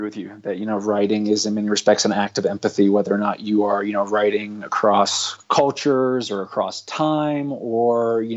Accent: London, United Kingdom; one layer is I grew up abroad in London.

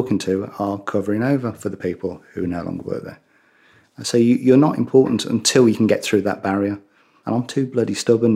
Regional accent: West Midlands, United Kingdom; accent: Brummie; Now, with my Brummie accent, I'm not going to repeat the Latin.

